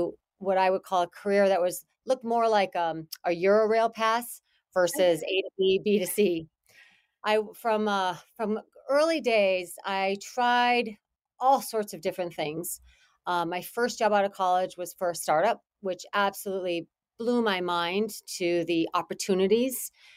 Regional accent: Green Bay, Wisconsin, United States; I grew up in Green Bay, Wisconsin. It was a wonderful place to have a childhood.

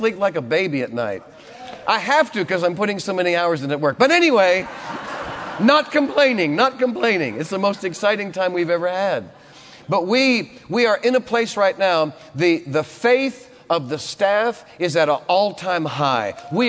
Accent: Massachusetts, United States; My parents, both of my parents are in heaven, but they lived in Massachusetts. I grew up in Massachusetts.

